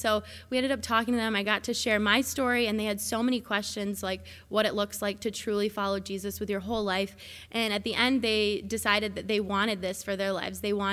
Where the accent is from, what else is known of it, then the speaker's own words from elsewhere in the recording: United States; it's not me coming as an American and providing all the solutions